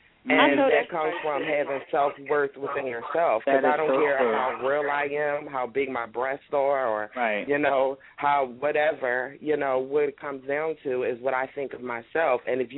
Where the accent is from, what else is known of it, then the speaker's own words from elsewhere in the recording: Philadelphia, Pennsylvania, United States; I'm from Philadelphia.